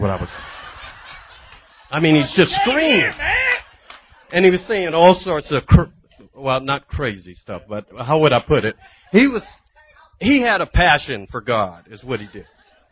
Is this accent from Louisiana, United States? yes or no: yes; Louisiana, United States; I'm from Louisiana, okay? And I'm from a small town in Louisiana. It's quite racist.